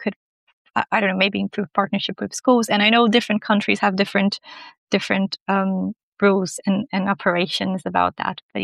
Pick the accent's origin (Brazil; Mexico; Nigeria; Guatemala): Brazil; now in United Kingdom; I currently practice in the UK, but I'm originally from Brazil, and my dad is actually American. So I've been a bit everywhere here and there.